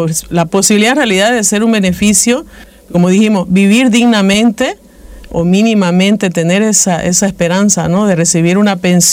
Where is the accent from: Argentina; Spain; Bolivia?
Bolivia; nosotros tenemos que cuestionarnos como bolivianos, ¿no? Como ciudadanos también.